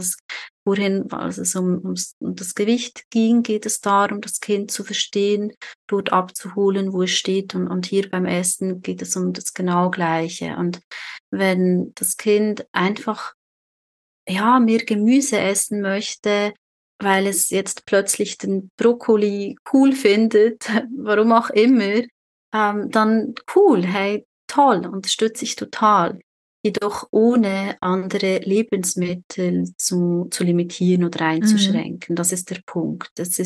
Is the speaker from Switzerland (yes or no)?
yes; Switzerland; Ich weiß nicht, wie das bei euch in Deutschland ist, aber bei uns in der Schweiz, da wird schon im Kindergarten